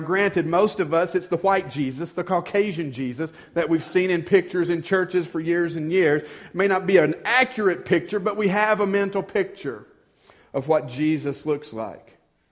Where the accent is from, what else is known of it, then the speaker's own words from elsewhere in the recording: the South, United States; I don't know if this was just a Southern thing growing up in the South, or if it's because I'm, you know, in my 40s now